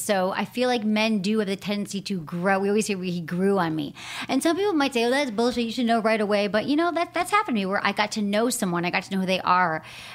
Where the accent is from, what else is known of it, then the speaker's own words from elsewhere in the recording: Chicago, Illinois, United States; I'm from Chicago, but that's interesting.